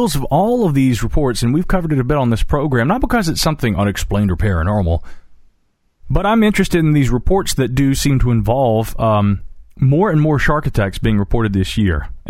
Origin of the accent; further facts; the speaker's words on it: North Carolina, United States; North Carolina, my home state, has been no stranger to reports of this kind.